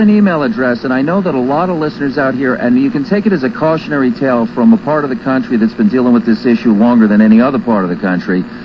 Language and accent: English; New York, United States; When I was a kid growing up in New York and Long Island, Suffolk County was still very suburban, very rural.